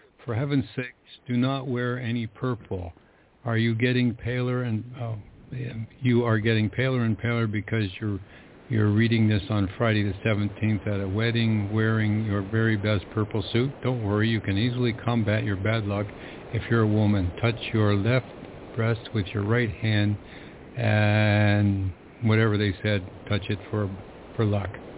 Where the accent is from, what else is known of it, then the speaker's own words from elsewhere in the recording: Canada; And he says, Americano? And I said, no, I'm Canadian. And he goes, oh, Canadiano, go ahead.